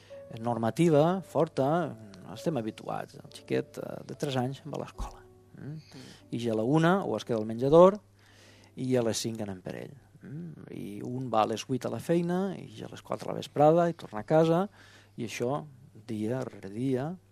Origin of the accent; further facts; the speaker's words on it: Valencian Community, Spain; nosaltres som valencians, som minoria lingüística